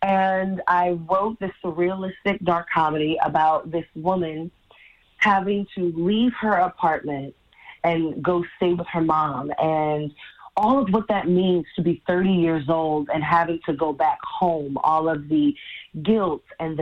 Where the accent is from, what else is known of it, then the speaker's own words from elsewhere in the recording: Brooklyn, New York, United States; I am a Brooklyn baby, born and raised in Brownsville, one of the hardest neighborhoods to get through, but it had a lot of love and a lot of community at times.